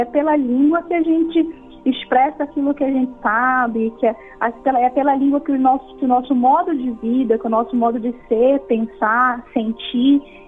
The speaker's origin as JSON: {"language": "Portuguese", "region": "Pará", "country": "Brazil", "said": "eu sou da região do Baixo Tapajós, no Pará. Meu povo é o povo Tapajó."}